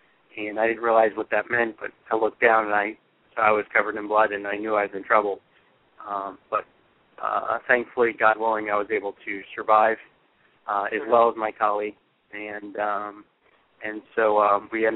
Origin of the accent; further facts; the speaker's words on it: Connecticut, United States; and having my home growing up in Connecticut, I knew the trade centers and what incredible structures they were